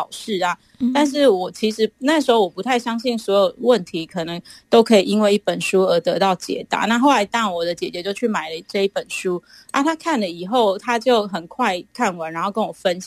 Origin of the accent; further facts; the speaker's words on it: Taoyuan, Taiwan; 我是来自桃园的